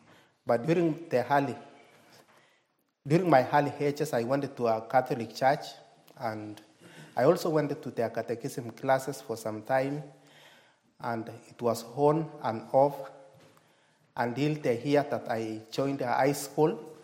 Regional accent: Kenya; I come from Kenya.

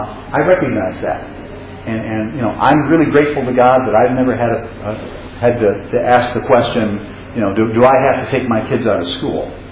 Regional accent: Michigan, United States; Actually, I grew up in Michigan, and I can assure you the folks there struggle with it, too.

